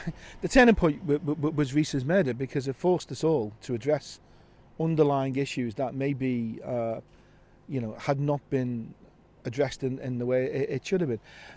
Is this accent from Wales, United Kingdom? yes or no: no; Norris Green, North West England, United Kingdom; I was brought up in Norris Green and Croxteth. My cousins were in Croxteth.